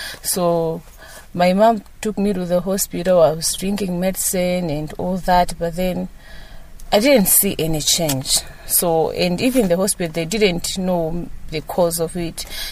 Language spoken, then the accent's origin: English; Blantyre, Southern Region, Malawi; now in Lilongwe, Malawi; I'm currently staying in Lilongwe, area 25, but I'm from Blantyre.